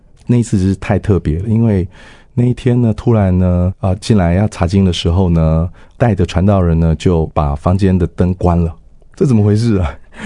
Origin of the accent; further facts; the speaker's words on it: Taoyuan, Taiwan; 其实我是在那个桃园市成长的。那爸爸妈妈呢，其实他们我们是在一个小康的家庭成长。我们有五个兄弟姐妹，然后我是排行老大。